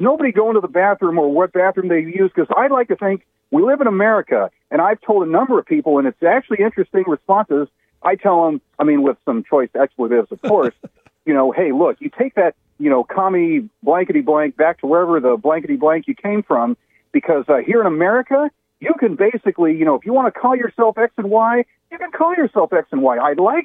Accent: California, United States; It's, you know, to me, you know, I was originally from California. We heard this stuff, God, since like the 90s.

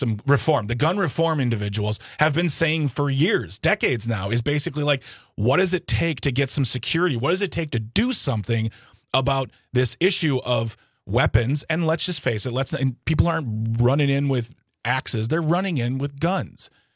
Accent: United States; just frustrating for me as an American.

